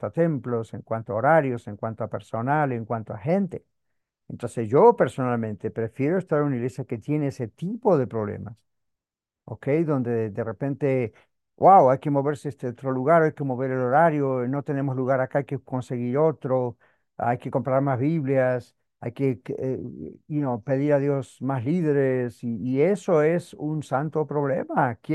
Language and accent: Spanish; Argentina; moved away; Yo recuerdo que en mi país de origen, en Argentina, yo recuerdo que las iglesias cuando yo era un niño eran muy pequeñas, las iglesias cristianas.